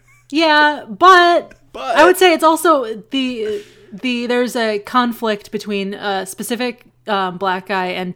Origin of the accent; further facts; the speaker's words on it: St. Louis, Missouri, United States; Like, I'm from St. Louis, so we have a lot of cul-de-sacs.